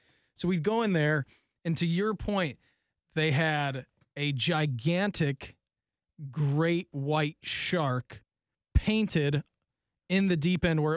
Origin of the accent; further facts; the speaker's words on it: Dayton, Ohio, United States; where I grew up in Dayton, they, you know, the youth clubs have swim teams.